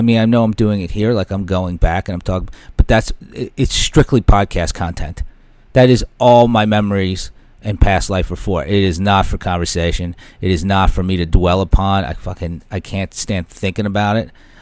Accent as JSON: {"language": "English", "town": "Staten Island", "region": "New York", "country": "United States", "tie": "born or raised there", "said": "When I grew up in Staten Island, everybody was so into football. Everybody."}